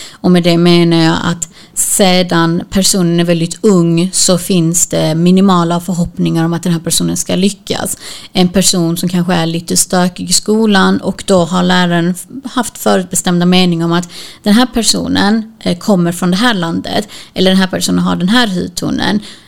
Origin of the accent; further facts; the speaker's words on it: Sweden; born there; Utöver det så kommer jag ifrån Kurdistan. Mina föräldrar är därifrån. Jag är född här i Sverige. Så jag har rötter där borta.